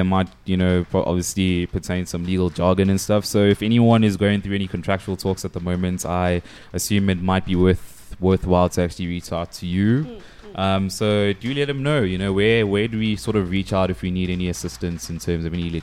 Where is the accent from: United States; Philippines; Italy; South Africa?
South Africa; How necessary would you say it is for me as a South African artist